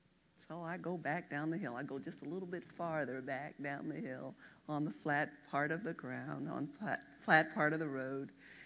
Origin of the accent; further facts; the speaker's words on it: Oakland, California, United States; actually went to the northern coast because I'm from Oakland, California.